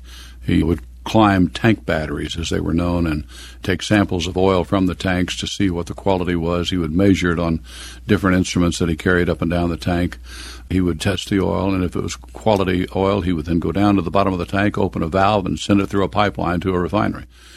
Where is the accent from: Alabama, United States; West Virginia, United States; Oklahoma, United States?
Oklahoma, United States; Tulsa; born there; my date of birth is December of 1934. I was born in Tulsa, Oklahoma.